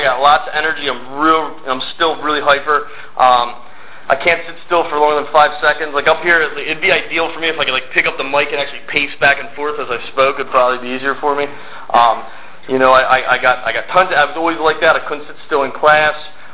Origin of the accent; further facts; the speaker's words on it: Lancaster, Pennsylvania, United States; I grew up in Lancaster, Pennsylvania. Actually, like 2 miles from where my home group is now.